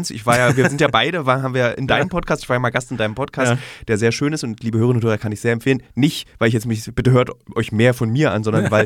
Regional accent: Berlin, Germany; am 24. Dezember geht man in Berlin, als Berliner gerne in Clubs

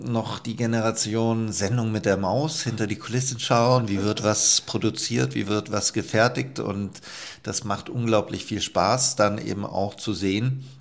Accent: Lindau, Bavaria, Germany; Ich selber bin aus Lindau-Bodensee und dort hatten wir eine Motoreninstandsetzung.

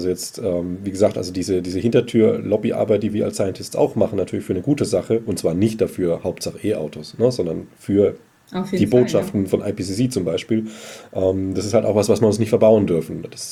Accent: Germany; wie wir das auch als Deutsche schon kennen

